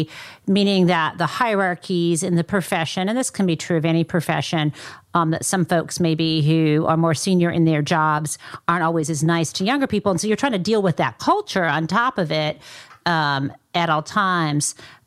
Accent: Midwest, United States; I mean, I get from you, like I'm originally from the Midwest and which is different.

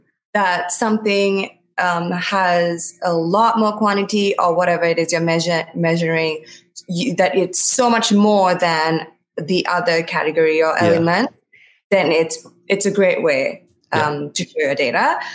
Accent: Sri Lanka; I'm from Sri Lanka originally.

